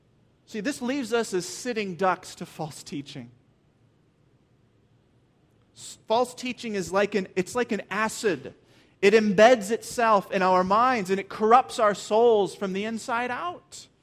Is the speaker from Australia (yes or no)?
no; Minnesota, United States; I grew up in Minnesota, and Minnesota has like 100,000 million lakes, as you've probably heard before. And I grew up on a lake, and I had a boat